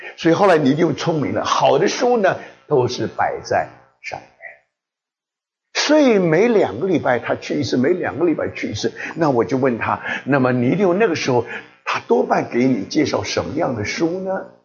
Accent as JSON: {"language": "Chinese", "country": "Taiwan", "moved": "yes", "lives_now": "United States", "said": "我还记得我刚刚到美国的时候，那么我很得意啊，因为我从台湾来的"}